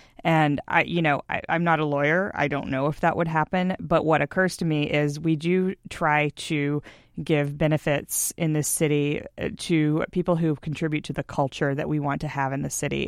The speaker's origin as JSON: {"language": "English", "town": "Houston", "region": "Texas", "country": "United States", "tie": "born or raised there", "said": "looking at my hometown of Houston"}